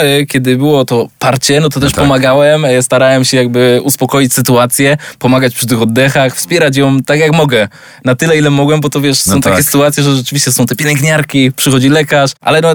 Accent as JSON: {"language": "Polish", "region": "Greater Poland Voivodeship", "country": "Poland", "said": "Ja jestem z Wielkopolski"}